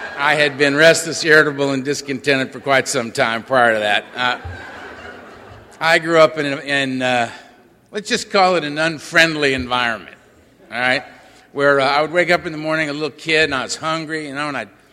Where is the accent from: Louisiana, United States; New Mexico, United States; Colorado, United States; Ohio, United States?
Louisiana, United States; Shreveport; I'm an alcoholic. I'm from Shreveport.